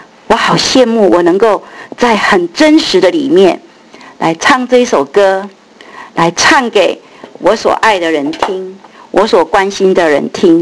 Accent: Tainan, Taiwan; 我是台湾来的，我生在台湾的台南

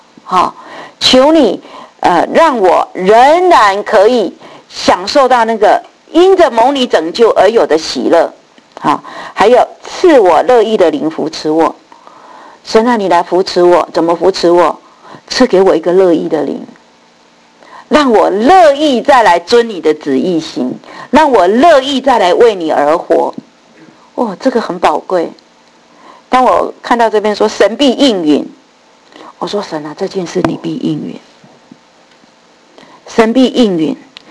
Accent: China; 这个诚实呢，不是我们中国人讲的那个 honest 哈，这个诚实是讲 faithfulness， 忠诚。

